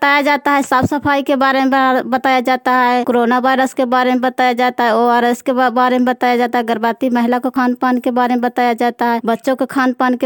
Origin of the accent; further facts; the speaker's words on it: Hasni, Bihar, India; हसनी पंचायत हसनी गांव के रहने वाला हूं।